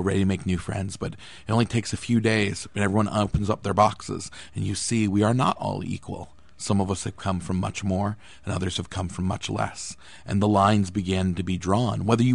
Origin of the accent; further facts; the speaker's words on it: Fort Kent, Maine, United States; I grew up in Fort Kent, which is on the Canadian border. It's way, way up north. It's the part of Maine where it's winter 11 months of the year.